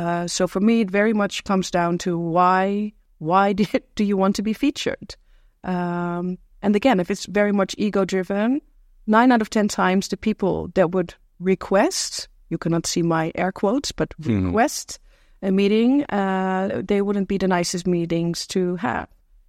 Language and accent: English; Zutphen, Gelderland, Netherlands; I grew up in the city called Zutphen, which is a lovely medieval city in the east of the Netherlands